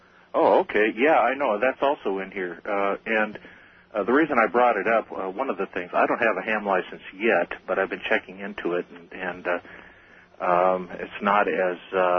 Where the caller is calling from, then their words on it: Phoenix, Arizona, United States; I'm calling from Phoenix.